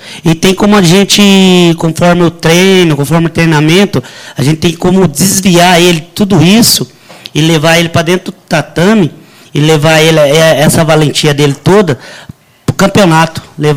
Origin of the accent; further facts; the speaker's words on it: São Paulo, Brazil; born there; moved away as an adult; now in Guaxupé, Brazil; Não, nós somos nascidos em São Paulo. Certo? Nós estamos localizados em Guaxupé há 15 anos.